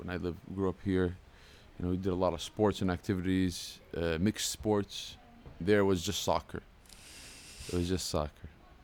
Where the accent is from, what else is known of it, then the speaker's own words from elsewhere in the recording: Brooklyn, New York, United States; I was born in Brooklyn, raised most of my childhood, 1991. I come from Palestinian heritage, and my parents were both Palestinian